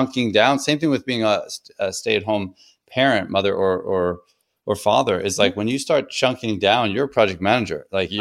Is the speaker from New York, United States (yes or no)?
yes; New York, United States; I'm Sicilian. I'm from Long Island.